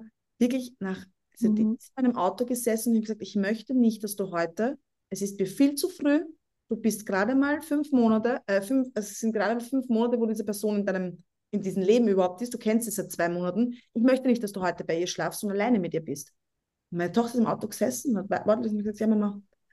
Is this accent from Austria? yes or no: yes; Vienna, Austria; born there; aber ich bin eine gebürtige Wienerin.